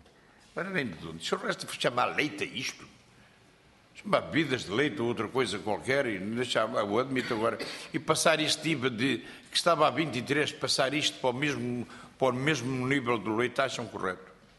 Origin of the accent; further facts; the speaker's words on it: Oliveira de Azeméis, Aveiro, Portugal; Eu sou de Oliveira das Mães, já tentei nisso aqui